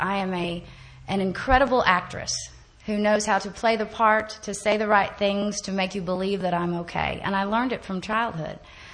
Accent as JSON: {"language": "English", "region": "Texas", "country": "United States", "said": "But I'm from Texas, and I come from a normal dysfunctional home, whatever you want to call it."}